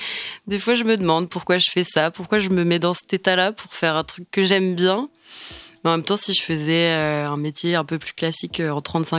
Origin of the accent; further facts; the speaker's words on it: Angers, Pays de la Loire, France; born there; je suis née à Angers, d'une maman qui travaille dans le social et la culture, française, du coup, et d'un papa artiste peintre